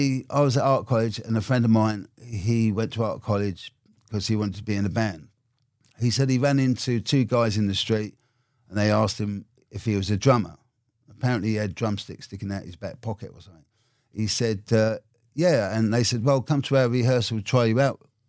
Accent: Ladbroke Grove, London, United Kingdom; But because of my background growing up on Labbot Grove, the market stalls there was sort of secondhand clothes available.

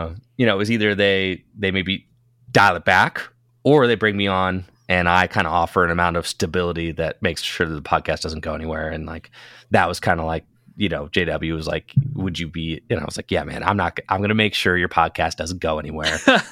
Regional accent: Ohio, United States; I mean, he was a player from Michigan. I was a player from Northeast Ohio.

